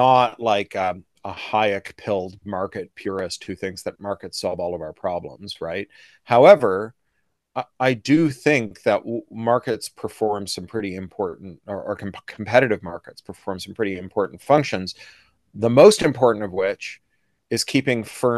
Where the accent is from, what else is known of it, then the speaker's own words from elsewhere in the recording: Canada; Like all the best Americans, I'm a Canadian.